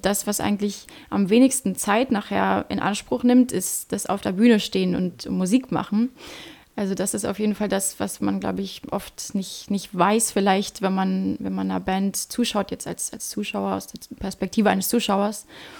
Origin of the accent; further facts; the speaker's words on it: Schwerin, Mecklenburg-Vorpommern, Germany; Genau, ich komme aus Schwerin.